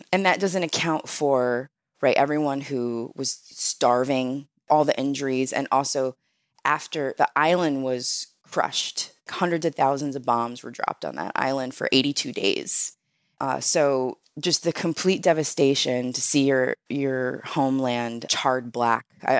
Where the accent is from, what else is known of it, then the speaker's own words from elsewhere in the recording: United States; because I grew up in America where we're, you know, we think we can do anything